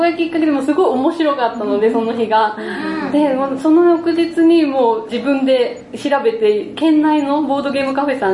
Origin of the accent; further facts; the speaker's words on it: Yamanashi, Japan; 私山梨出身なんですけど